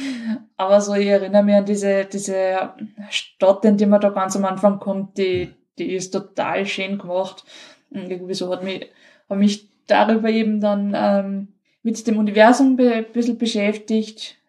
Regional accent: Linz, Upper Austria, Austria; Ich komme aus Linz.

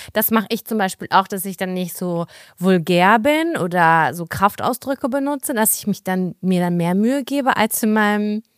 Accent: Germany; Für uns als Deutsche hört sich das wahrscheinlich alles gleich

